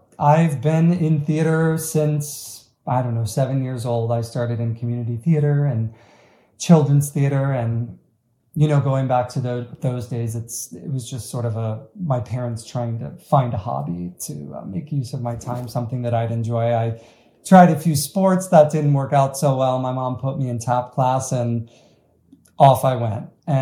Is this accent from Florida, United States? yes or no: yes; St. Petersburg, Florida, United States; I'm originally from St. Petersburg, Florida. There's a very big sort of arts presence there